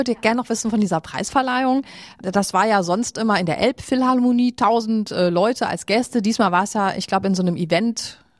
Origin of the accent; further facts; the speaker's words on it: North Rhine-Westphalia, Germany; ich komme ja von aus dem Münsterland